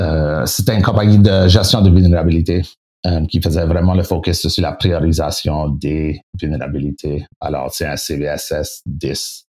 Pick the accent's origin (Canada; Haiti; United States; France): Canada; Acadia; accent: Acadian; Excusez mon acadien, mon français-anglais